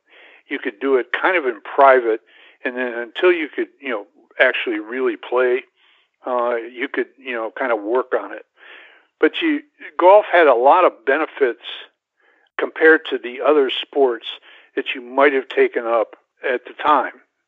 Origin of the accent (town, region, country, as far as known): Jackson, Michigan, United States; born or raised there